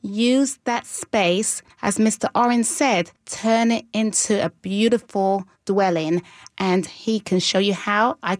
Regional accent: London, United Kingdom; I'm from London.

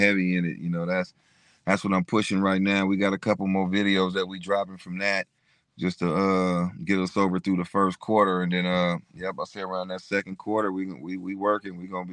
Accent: San Francisco, California, United States; Because I'm from Hunters Point, but in Hunters Point, it's different neighborhoods.

